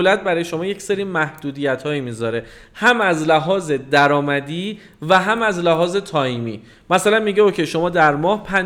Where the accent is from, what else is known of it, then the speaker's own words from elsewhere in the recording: Iran; به دلیل اینکه ما ایرانی هستیم و معمولا تحریم هستیم،